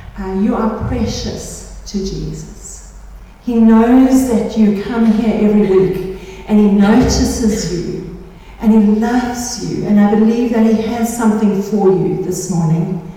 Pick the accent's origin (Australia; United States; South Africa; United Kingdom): South Africa; I am South African.